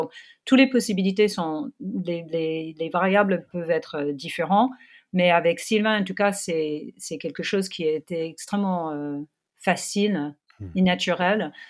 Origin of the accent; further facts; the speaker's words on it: New York, United States; French is a second language; je suis de New York, et j'ai été dans une école à New York